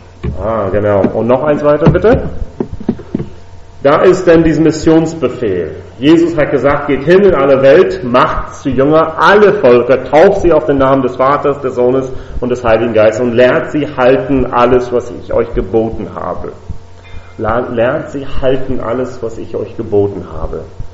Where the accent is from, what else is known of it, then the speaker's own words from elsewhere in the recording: United States; Wo ich herkomme, aus den Vereinigten Staaten, hat man dieses System meistens nicht.